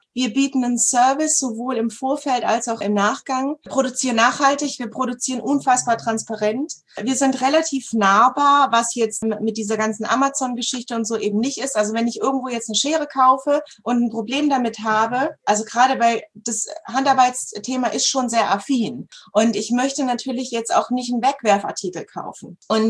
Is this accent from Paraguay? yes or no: no; Southern Germany, Germany; Ich komme aus Süddeutschland.